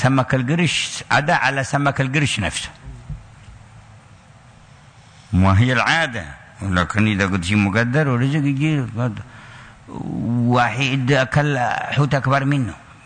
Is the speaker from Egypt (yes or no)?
no; Yemen; كان في بعض القرى عندنا في اليمن